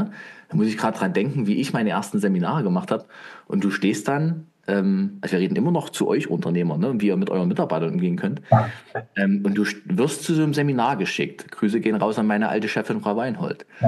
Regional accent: Dresden, Saxony, Germany; Ich komme ja aus Dresden.

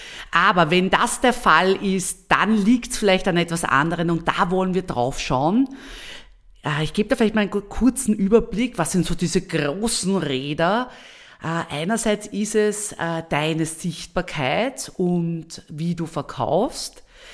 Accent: Vienna, Austria; ich liebe ja als Wienerin das Riesenrad

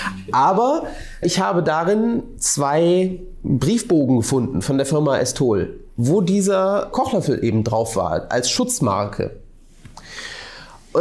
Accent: Rhine-Neckar, Germany; aus meiner Heimat, aus dem Rhein-Neckar-Raum

